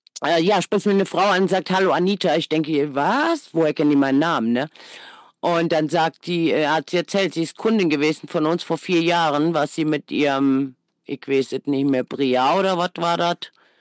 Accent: Hesse, Germany

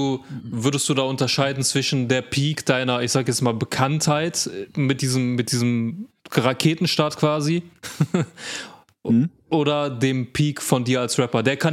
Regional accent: North Rhine-Westphalia, Germany; Und ich komme ja auch aus der Ecke, also NRW ist ja jetzt nicht alles so weit auseinander.

